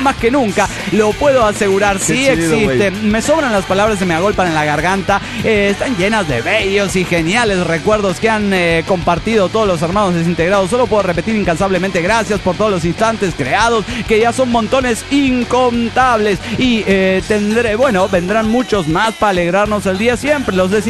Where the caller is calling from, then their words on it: Los Angeles, California, United States; de Los Ángeles, Califas.